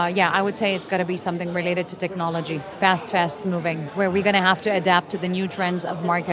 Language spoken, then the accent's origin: English; Italy; now in Chicago, United States; I'm from Preciso and I'm all the way in Chicago from Italy.